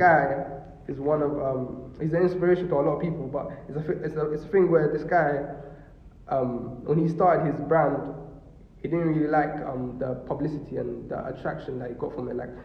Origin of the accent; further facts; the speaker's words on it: London, United Kingdom; because I'm from London, I'm from, let's say, the hood, innit? I don't like to say the hood, but I'm from the hood.